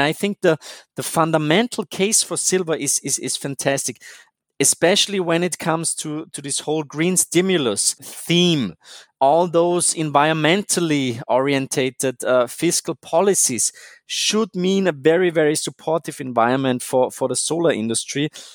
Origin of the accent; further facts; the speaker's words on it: Austria; English is a second language; So I once said, you know, I'm from Austria and for some reason I really enjoy watching Austrian football or soccer, as Americans would say.